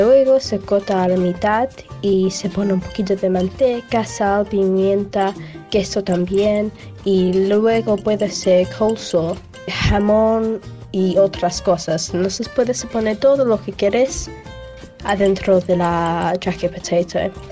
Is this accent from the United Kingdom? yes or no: yes; England, United Kingdom; tengo 14 años y soy de Inglaterra. Una comida popular aquí es jack potato